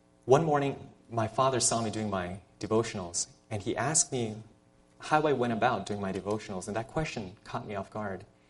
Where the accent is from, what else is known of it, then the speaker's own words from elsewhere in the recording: Maryland, United States; I was born and raised in Maryland, and I initially had no interest going into medicine.